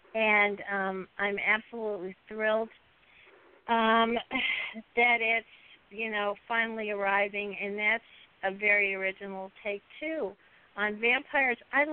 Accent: the South, United States; I'm from the South.

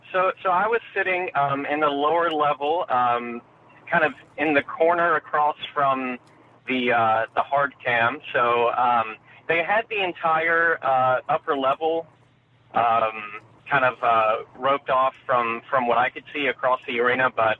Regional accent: Winston-Salem, North Carolina, United States; I'm actually from Winston-Salem. I'm driving back now.

